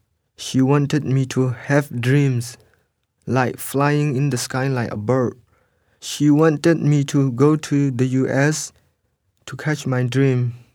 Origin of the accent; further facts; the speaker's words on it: Myanmar; English is a second language; moved away; I am a refugee from Burma.